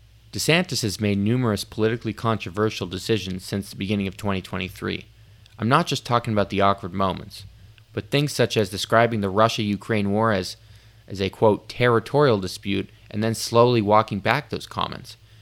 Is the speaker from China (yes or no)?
no; Winnipeg, Manitoba, Canada; The guests I have lined up are from cities such as Montreal and Winnipeg, the latter being my hometown, and the United States.